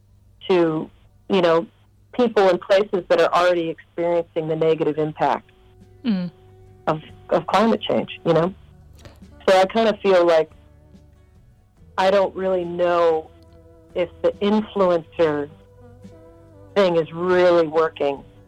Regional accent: United States; I have a tendency to speak from a skewed perspective as an American

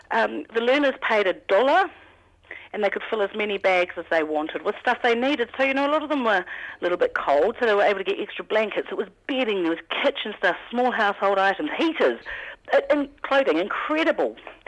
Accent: Wellington, New Zealand; now in Porirua, New Zealand; I'm not from Porirua originally. I'm from a farming area over in the Wairarapa

